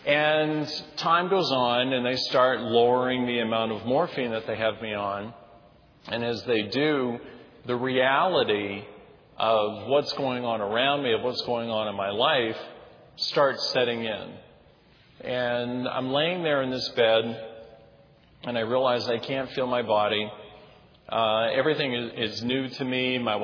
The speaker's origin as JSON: {"language": "English", "region": "Maine", "country": "United States", "said": "I'm from Maine, for those of you that don't know."}